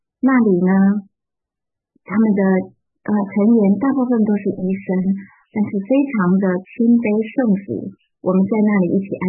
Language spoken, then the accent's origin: Chinese; Taipei, Taiwan; 我从小是在台北市长大的